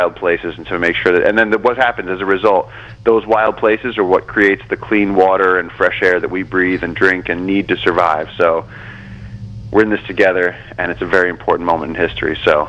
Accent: Brooklyn, New York, United States; born there; I don't know how I was born in Brooklyn. I just don't know. I mean, I love it.

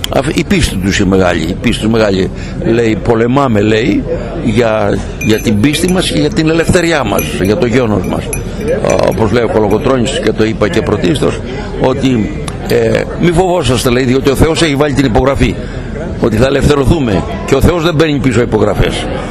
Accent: Greece; να εκφράσω τα αισθήματά μου σαν Έλληνας, σαν πατριώτης

